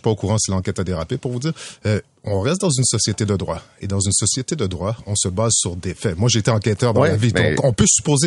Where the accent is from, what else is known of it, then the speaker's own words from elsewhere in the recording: Montreal, Quebec, Canada; parce que moi, j'ai vécu, j'ai grandi à Montréal-Nord